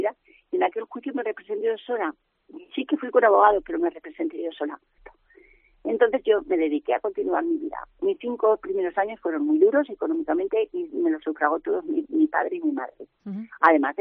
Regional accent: Ejea de los Caballeros, Aragon, Spain; Los tengo desde pequeñica porque me criaron mis padres, en Ejea de los Caballeros

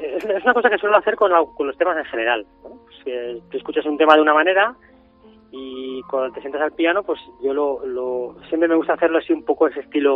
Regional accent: Castellón de la Plana, Valencian Community, Spain; now in Villarreal, Spain; yo aunque vivo en Villarreal, soy de Castellón

